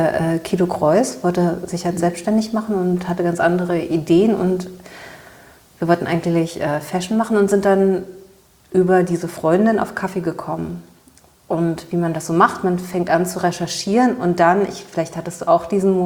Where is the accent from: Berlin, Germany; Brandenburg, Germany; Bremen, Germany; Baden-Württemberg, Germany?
Berlin, Germany; West Berlin; Aber das war mir als Teenager in West-Berlin, also war mir das auch nicht bewusst.